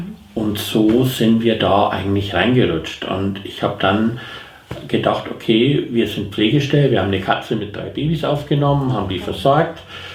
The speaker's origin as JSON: {"language": "German", "town": "Bayreuth", "region": "Bavaria", "country": "Germany", "tie": "born there", "lives_now": "Seibottenreuth, Germany", "said": "ich bin 55 Jahre alt, wohne in Seibottenreuth, bin gebürtiger Bayreuther"}